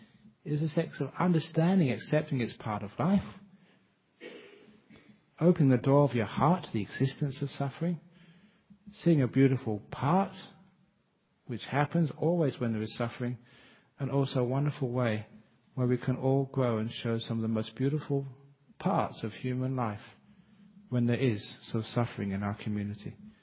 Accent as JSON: {"language": "English", "region": "London", "country": "United Kingdom", "tie": "born there", "said": "I was born in London, and people used to say they have these old like blocks of apartments, were hotbeds of crime."}